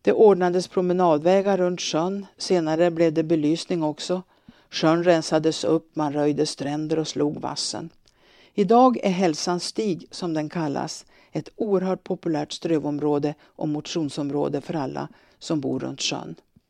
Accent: Gullänget, Västernorrland County, Sweden; I Gullänget är jag född. Där har jag vuxit upp, arbetat, bildat familj.

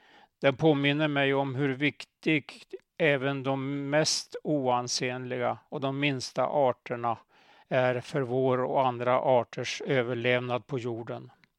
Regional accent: Åsele, Västerbotten County, Sweden; Jag växte upp i Åsele och där finns inga vitsippor. Det var först under studieåren i Göteborg

